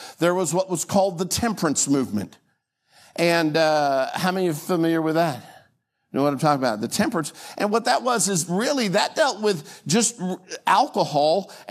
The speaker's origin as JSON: {"language": "English", "region": "Washington", "country": "United States", "said": "Just like, you know, we came from Washington State, and they got fruit trees."}